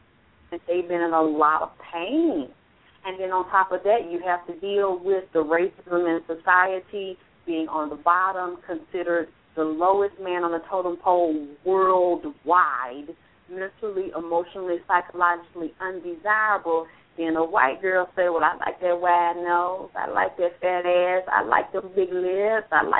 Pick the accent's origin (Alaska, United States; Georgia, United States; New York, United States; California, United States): Georgia, United States; Atlanta; I'm from Atlanta. I saw this shit. I grew up with it.